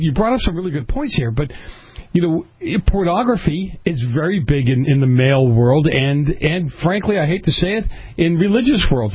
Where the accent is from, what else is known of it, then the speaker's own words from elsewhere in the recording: Boston, Massachusetts, United States; I grew up in Boston. You love somebody in 24 years, not 24 hours, you know.